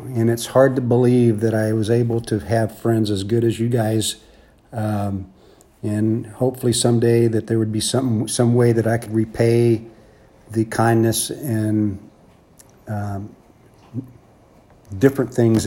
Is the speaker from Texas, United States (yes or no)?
yes; San Antonio, Texas, United States; And then as growing up in San Antonio, I guess is the rest of my childhood memories